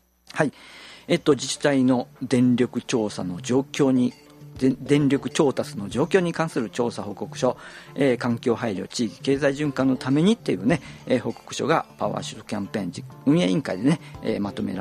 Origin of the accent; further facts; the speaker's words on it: Kyoto, Japan; 地元の京都府なんかも、